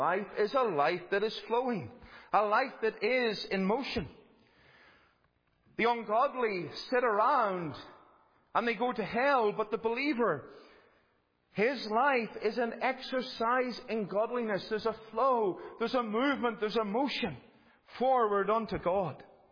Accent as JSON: {"language": "English", "region": "Northern Ireland", "country": "United Kingdom", "tie": "born or raised there", "said": "A few years later, I moved back to Northern Ireland, and what happened? My accent changed again back to somewhat of its original voice."}